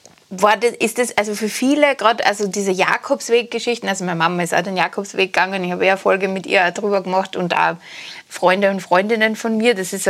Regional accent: Austria; natürlich sind wir viel draußen und wandern als Österreicher auch viel.

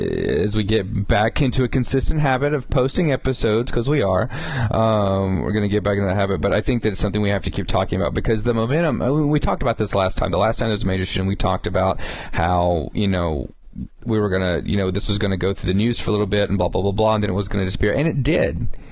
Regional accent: Alabama, United States; Like, I grew up in Alabama. I got family that hunts.

